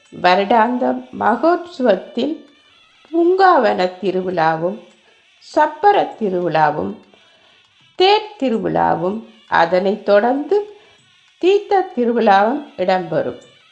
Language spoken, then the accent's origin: Tamil; Alvai, Northern Province, Sri Lanka; நான் வடமராட்சி பகுதியை சேர்ந்தவள். எங்கள் ஊர் அல்வாய் தெற்கு. எங்கள் வீட்டிலிருந்து 1 மணி தொலை தூரத்தில்தான் இந்த செல்வசந்நிதி ஆலயம் அமைந்துள்ளது.